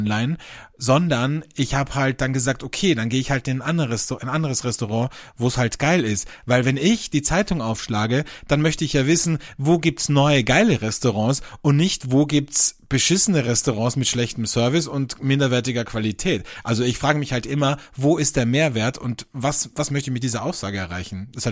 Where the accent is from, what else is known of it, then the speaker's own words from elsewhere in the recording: Austria; Bei uns in Österreich ist Grauburgunder oder Pinot Gris, wie auch genannt wird, sehr beliebt.